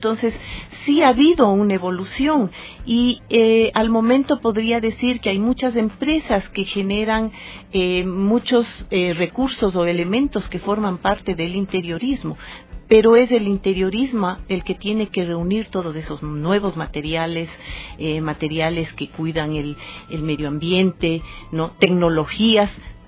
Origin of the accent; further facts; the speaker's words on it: Ecuador; also born or lived in United States; regresé a ejercer en mi país, Ecuador